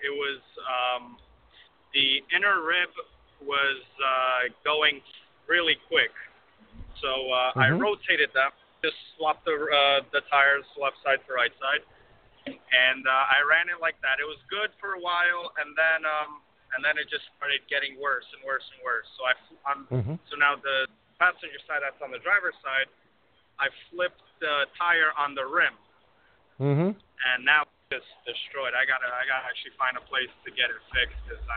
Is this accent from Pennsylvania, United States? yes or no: no; New Jersey, United States; now in Mississippi, United States; From Mississippi, or I'm in Mississippi from New Jersey.